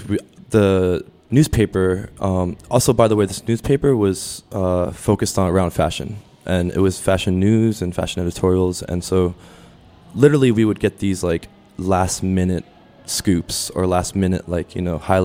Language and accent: English; Washington, District of Columbia, United States; also born or lived in Maryland; So I'm from DC and then partially Maryland. My parents split apart when I was younger, and my father still lives currently in Columbia Heights. And then my mother moved to Maryland. So I grew up in the area, very familiar with it.